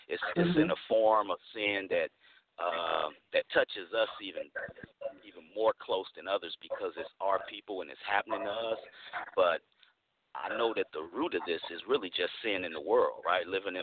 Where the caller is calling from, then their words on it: Oakland, California, United States; Hey, good evening, family. … I'm calling from Oakland, California.